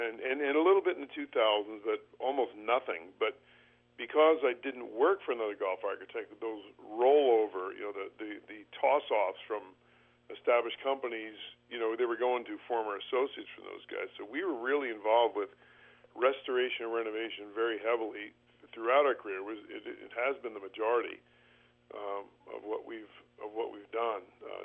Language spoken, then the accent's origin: English; New Jersey, United States; Well, it was as a kid growing up in New Jersey, I was always interested in art and sports and everything and related, everything between, and history too.